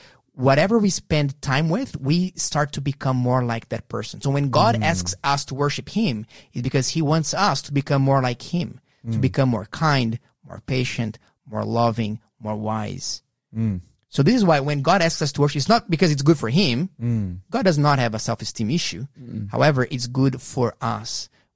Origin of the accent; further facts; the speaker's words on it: Brazil; I'm from Brazil.